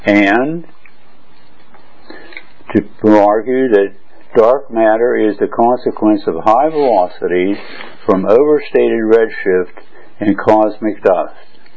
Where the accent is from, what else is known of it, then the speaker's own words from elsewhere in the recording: United States; now in Hong Kong; I'm an American living in Hong Kong and Berlin.